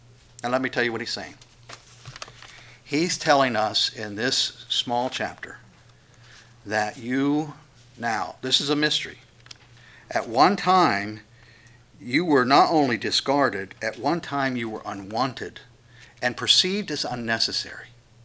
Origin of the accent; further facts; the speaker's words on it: West Virginia, United States; I'm from West Virginia, so...